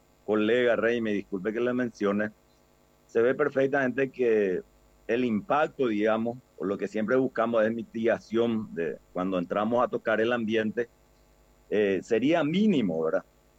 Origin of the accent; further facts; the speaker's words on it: Paraguay; ¿Y por qué no darnos como paraguayos la oportunidad, primeramente, de explotar también ese recurso natural que tenemos en el subsuelo